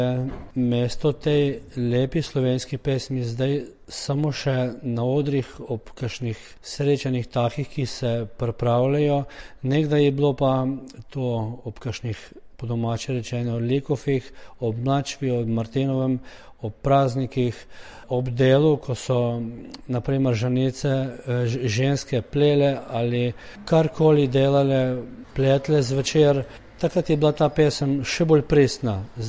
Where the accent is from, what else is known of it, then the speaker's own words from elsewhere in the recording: Škocjan, Lower Carniola, Slovenia; z vasi prihajamo iz Škocja na Dolenjskem